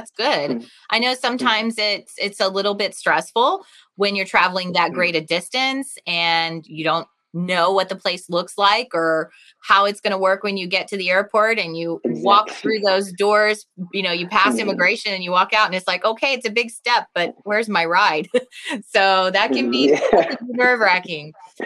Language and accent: English; the South, United States; I grew up in the South, and my grandfather used to race cars, stock cars, though.